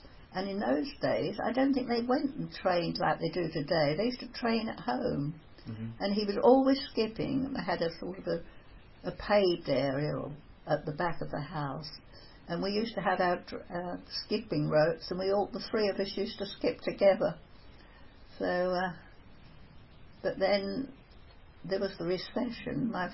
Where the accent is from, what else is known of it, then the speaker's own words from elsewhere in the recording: Islington, London, United Kingdom; born there; I was born in Islington, yes, right in the middle of London.